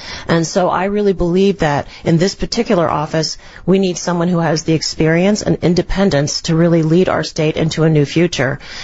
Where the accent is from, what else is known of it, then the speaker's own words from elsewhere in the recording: Washington, District of Columbia, United States; So I was born in Washington, D.C. and raised by two public servants who both worked in education.